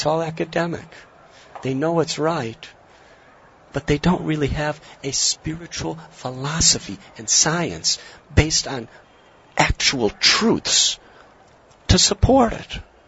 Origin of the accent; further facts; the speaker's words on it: United States; In my own life, I'm from America. My parents and grandparents, they perform religious activities.